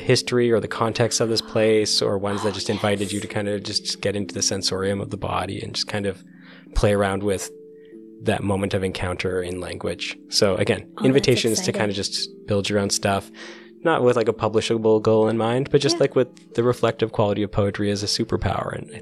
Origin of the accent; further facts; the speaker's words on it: British Columbia, Canada; I grew up in the Okanagan